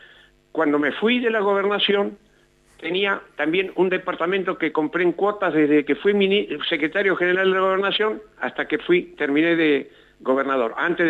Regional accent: Esquel, Chubut, Argentina; moved away; Mire, yo vengo de la cordillera. Hace 30 y tantos años que me fui de Esquel, pero la cordillera la tengo muy, la provincia la tengo muy recorrida en todos sus lugares, hasta los más recónditos de Chubut.

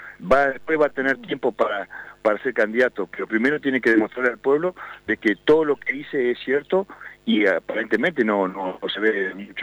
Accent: Argentina; Y realmente, yo como argentino estoy muy cansado.

